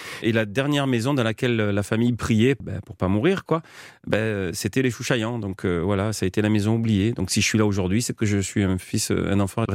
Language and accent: French; France; je suis français, je suis né ici